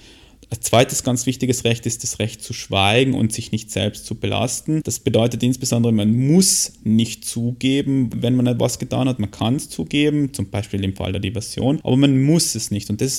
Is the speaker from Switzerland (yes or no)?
no; Austria; Man kennt es aus den Amerikanern, Serien, das ist bei uns in Österreich anders